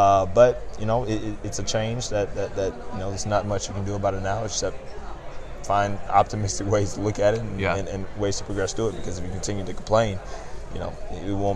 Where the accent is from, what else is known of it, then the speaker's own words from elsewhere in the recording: Atlanta, Georgia, United States; I'm from Atlanta.